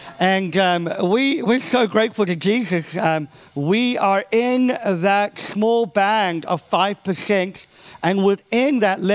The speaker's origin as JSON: {"language": "English", "country": "South Africa", "tie": "born or raised there", "also_born_or_lived": "England", "said": "I grew up in South Africa. We lived in England for a long while."}